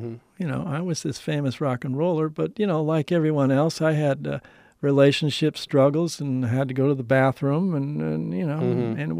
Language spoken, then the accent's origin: English; Ireland; I'm Irish.